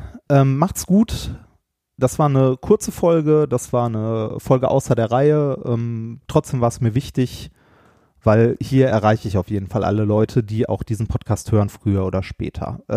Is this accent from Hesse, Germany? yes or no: no; North Rhine-Westphalia, Germany; Wir kommen aus dem Pott, wir beleidigen uns durchgehend.